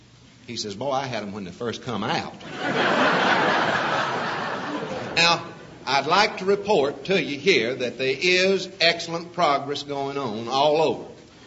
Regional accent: North Carolina, United States; few words about North Carolina, my home state, possibly the finest state in this entire union.

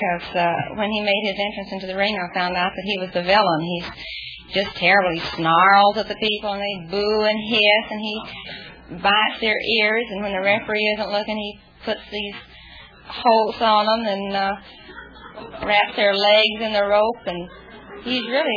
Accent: Houston, Texas, United States; Houston, Texas.

